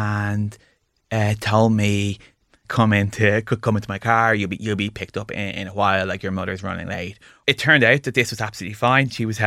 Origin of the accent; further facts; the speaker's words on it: Lucan, Leinster, Ireland; I grew up in Lucan, so just a bit outside Dublin, and like I think my childhood was pretty normal.